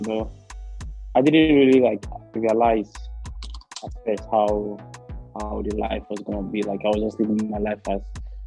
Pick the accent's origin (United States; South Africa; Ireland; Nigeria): Nigeria; Lagos; Yeah, I was born and brought up in Lagos, yeah.